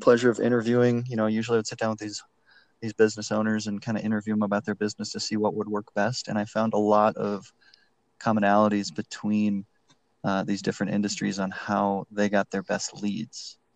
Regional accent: Chicago, Illinois, United States; I mean, I guess growing up in Chicago

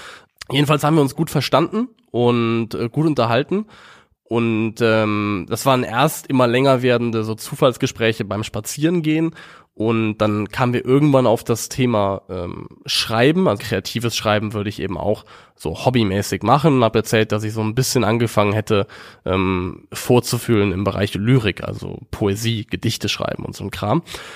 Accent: Eifel, Germany; Denn ich komme vom Land, ich komme aus der Eifel, aus einem sehr, sehr kleinen Dorf.

